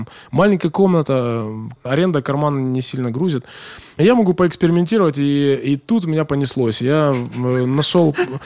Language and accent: Ukrainian; Dnipro, Dnipropetrovsk Oblast, Ukraine; я теж зі Сходу. Я не так далеко зі Сходу, я з Дніпра